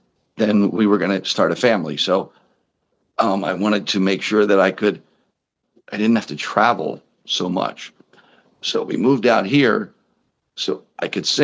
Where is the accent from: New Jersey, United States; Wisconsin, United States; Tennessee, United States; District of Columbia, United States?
New Jersey, United States; now in Las Vegas, United States; I grew up in New Jersey, started singing in bands when I was 17 years old.